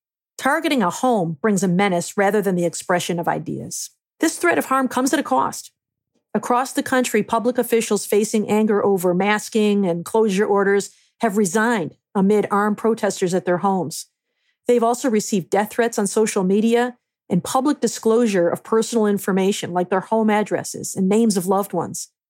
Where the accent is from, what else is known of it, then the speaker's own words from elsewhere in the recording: Michigan, United States; Last week brought news in my home state of Michigan of threats against three elected officials.